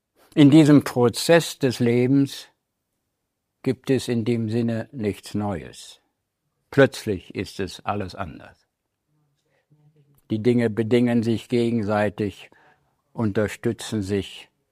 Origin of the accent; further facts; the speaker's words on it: Northern Germany, Germany; Ich bin am kleinen Dorf in Norddeutschland groß geworden und da war das so.